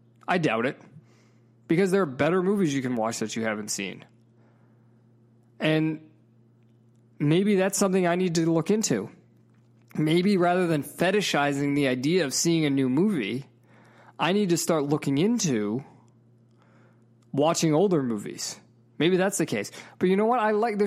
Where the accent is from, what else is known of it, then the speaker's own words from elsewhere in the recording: Worcester, Massachusetts, United States; They're a band from my hometown, Worcester, Massachusetts.